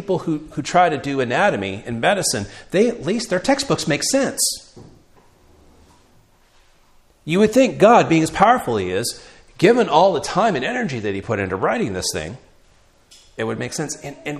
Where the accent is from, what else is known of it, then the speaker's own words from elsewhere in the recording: Florida, United States; Now, I grew up in Florida, and I used to surf a lot.